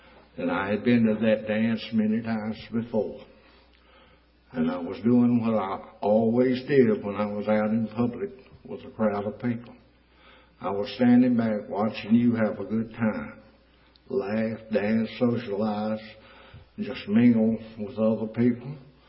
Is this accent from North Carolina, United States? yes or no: yes; Roxboro, North Carolina, United States; I had no idea when I was growing up in Roxburgh, North Carolina, that I would end up in Central Prison.